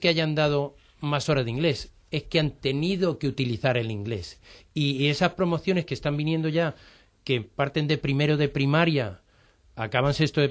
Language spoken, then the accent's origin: Spanish; Spain; nosotros como españoles yo creo que tenemos un problema con el dominio de la lengua extranjera, ¿no?